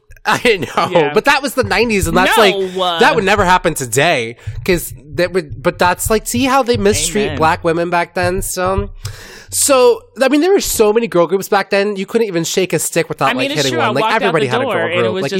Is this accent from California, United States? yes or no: yes; California, United States; I grew up in the Bay Area. We had a huge connection